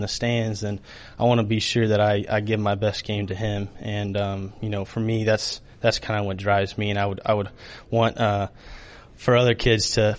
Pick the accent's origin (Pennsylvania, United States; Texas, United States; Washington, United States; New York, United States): Texas, United States; Originally, I'm from South Texas, so I grew up more of a Astros fan to begin with. And then but when we moved and stuff, I kind of made the switch as well.